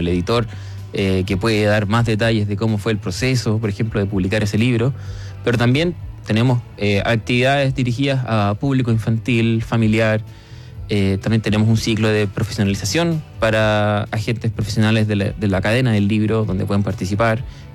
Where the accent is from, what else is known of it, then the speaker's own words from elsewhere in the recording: Santiago, Santiago Metropolitan Region, Chile; Soy nacido y criado en Santiago.